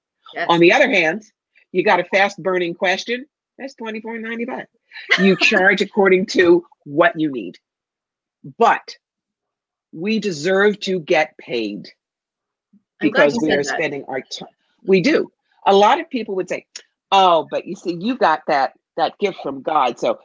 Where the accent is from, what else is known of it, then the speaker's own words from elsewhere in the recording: New York, United States; I am a New Yorker.